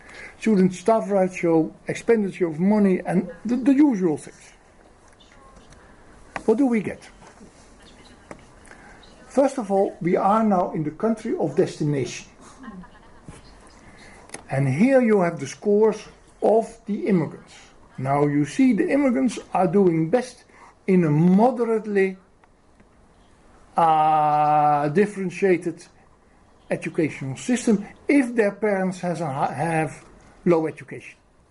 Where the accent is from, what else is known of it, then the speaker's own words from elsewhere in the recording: Netherlands; English is a second language; I'm coming from the Netherlands.